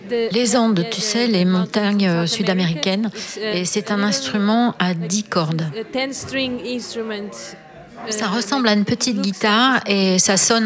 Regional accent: Portugal; now in Switzerland; j'ai grandi au Portugal. And right et maintenant, now je vis en Suisse.

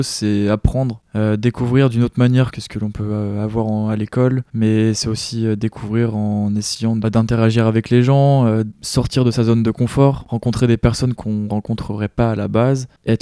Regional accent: Brittany, France; j'ai 23 ans, je suis breton

